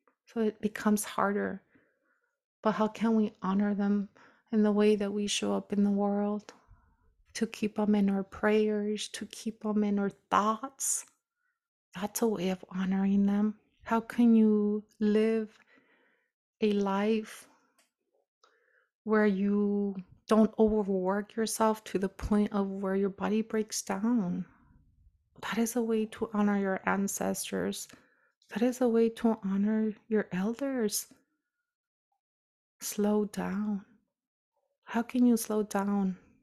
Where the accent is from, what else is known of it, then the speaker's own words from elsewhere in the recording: Nayarit, Mexico; moved away; I come from the Sierra Madre, from a remote area in Nayarit